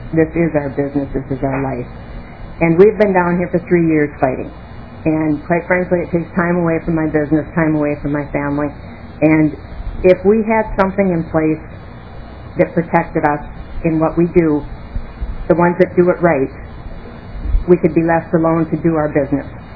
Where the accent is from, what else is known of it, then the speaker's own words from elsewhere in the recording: Perham, Minnesota, United States; I'm from Perm, Minnesota.